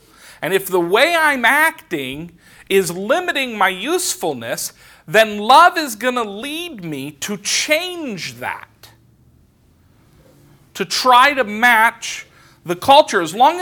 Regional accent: Los Angeles, California, United States; when I was growing up in Los Angeles, gangs were a real problem, and you had to be careful what colors you wore.

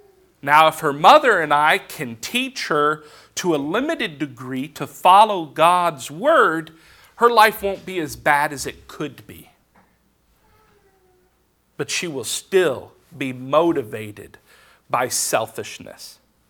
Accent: California, United States; I grew up in California.

